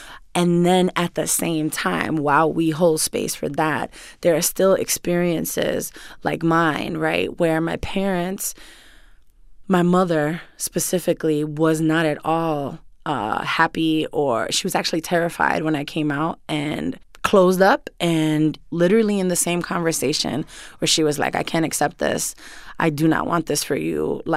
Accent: Bronx, New York, United States; So even for me personally, growing up in the Bronx, my parents were like, even if we're sitting outside in front of our house, my father's like, lock the doors.

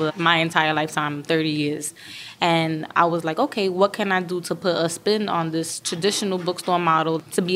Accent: Bronx, New York, United States; I'm from the Bronx. We all have rap in our blood.

